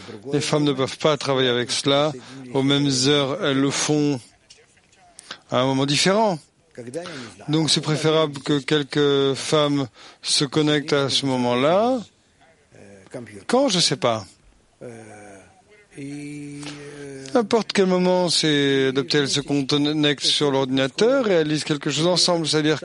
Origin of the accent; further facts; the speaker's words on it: Netherlands; Moi, je suis d'Europe, je suis de Néerlande, Hollande